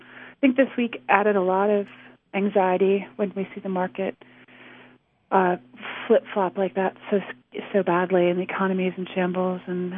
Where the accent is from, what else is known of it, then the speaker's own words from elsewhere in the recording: New York City, New York, United States; And I'm from New York City, and so my first worry was that friends of mine were in the building.